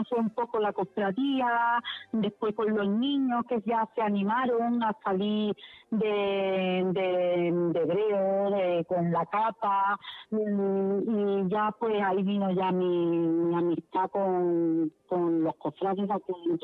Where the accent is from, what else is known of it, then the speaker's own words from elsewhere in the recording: Ceuta, Spain; now in Antequera, Spain; Yo soy de Ceuta, por motivos del trabajo, pues nos tuvimos que venir aquí a Antequera. Y ya te digo, pues son 20, 24 años lo que yo conozco la cofradía de la Pollinica